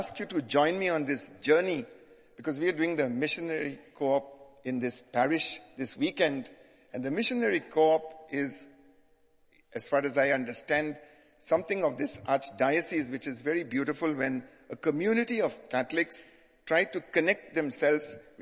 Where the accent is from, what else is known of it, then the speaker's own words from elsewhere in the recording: Goa, India; now in Tripura, India; that's where I grew up in Goa, which is very Catholic.